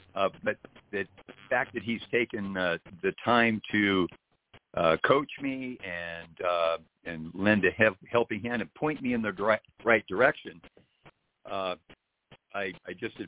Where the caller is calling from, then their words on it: Mammoth Lakes, California, United States; I'm calling from Mammoth Lakes, California.